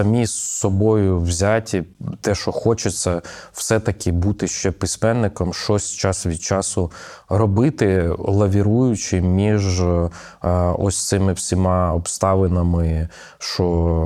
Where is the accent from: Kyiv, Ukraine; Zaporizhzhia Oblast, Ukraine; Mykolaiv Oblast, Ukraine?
Kyiv, Ukraine; Я так для себе формулюю, що моє рідне місто Київ.